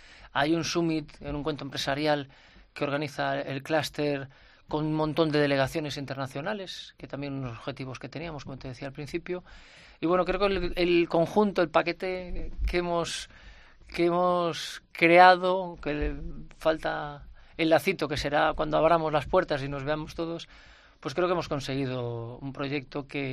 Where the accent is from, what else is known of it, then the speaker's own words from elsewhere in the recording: Galicia, Spain; ya lo digo yo como gallego